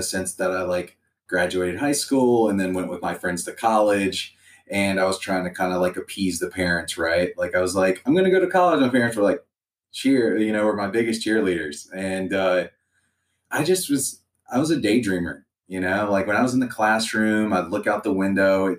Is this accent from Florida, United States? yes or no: no; Mobile, Alabama, United States; Mobile is where I grew up. I grew up in Mobile, Alabama, which is, for people that don't know, is kind of in between Atlanta and New Orleans.